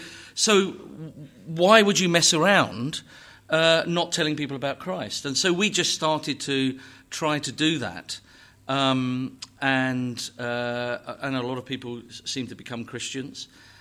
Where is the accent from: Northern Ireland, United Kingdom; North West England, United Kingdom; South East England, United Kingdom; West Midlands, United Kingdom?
South East England, United Kingdom; Windsor; born there; because I was born in Windsor. And there's Windsor Castle there